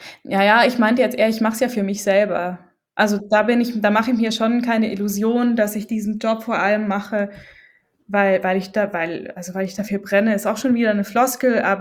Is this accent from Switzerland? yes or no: yes; Switzerland; bin jetzt ich als Schweizerin überhaupt berechtigt, in den Libanon zu reisen